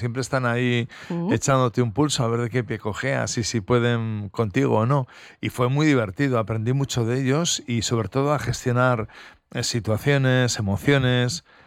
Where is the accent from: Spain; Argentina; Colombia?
Spain; Basque Country; Como buen vasco, aguanto.